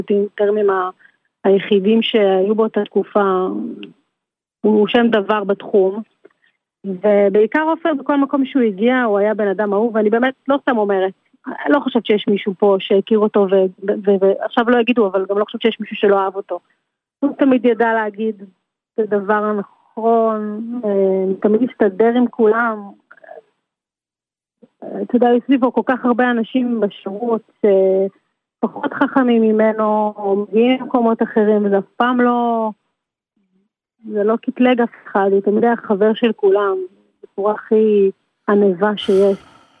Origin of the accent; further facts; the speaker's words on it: Haifa, Haifa District, Israel; גדלנו בחיפה, להורים מדרום אמריקה